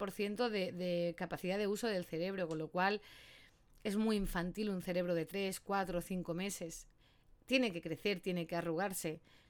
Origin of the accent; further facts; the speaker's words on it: Córdoba, Argentina; yo soy de Córdoba, Argentina y vivo en el campo.